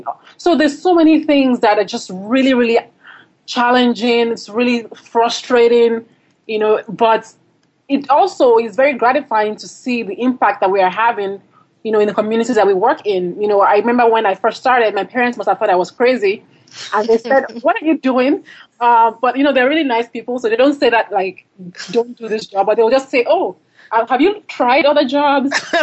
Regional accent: Lagos, Nigeria; Yeah, so I'm from Lagos. I grew up in Lagos, and I just left to go to school.

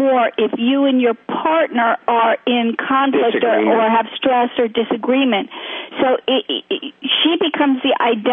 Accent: Gresham, Oregon, United States; Uh-huh, I grew up in Gresham.

